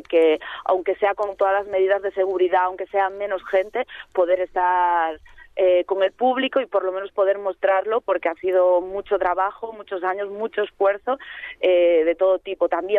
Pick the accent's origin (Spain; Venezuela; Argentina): Spain; Galicia; nos vamos cada una a su casa, yo soy gallega